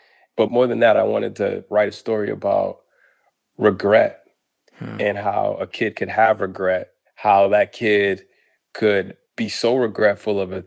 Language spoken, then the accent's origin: English; Boston, Massachusetts, United States; also born or lived in Harlem; When I was growing up in Roxbury in Boston and when I lived in Harlem, I didn't wake up every day saying, oh, my neighborhood is gentrifying.